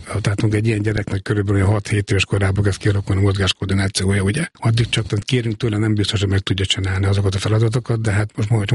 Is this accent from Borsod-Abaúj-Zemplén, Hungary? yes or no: yes; Miskolc, Borsod-Abaúj-Zemplén, Hungary; born there; Miskolcon születtem 1965-ben